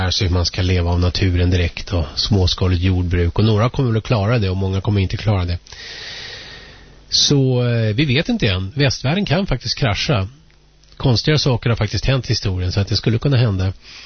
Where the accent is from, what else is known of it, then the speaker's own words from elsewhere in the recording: Saltsjöbaden, Stockholm County, Sweden; Jag växte upp i Saltis och kom ut senare in till stan, upptäckte klasskillnader.